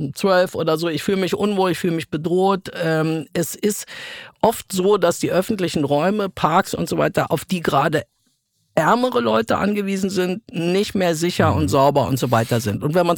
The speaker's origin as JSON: {"language": "German", "country": "Iran", "said": "Da habe ich mich als Iranerin durchaus mitgemeint gefühlt"}